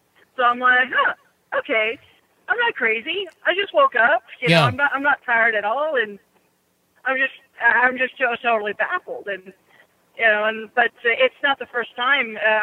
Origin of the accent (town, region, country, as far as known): California, United States